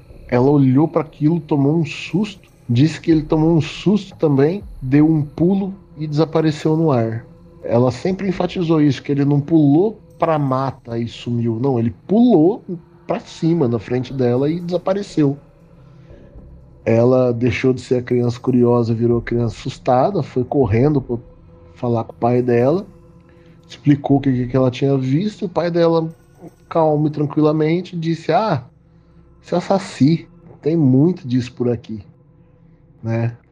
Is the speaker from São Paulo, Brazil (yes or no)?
yes; Jaboticabal, São Paulo, Brazil; eu tenho 40 anos, sou de Jaboticabal, interior de São Paulo.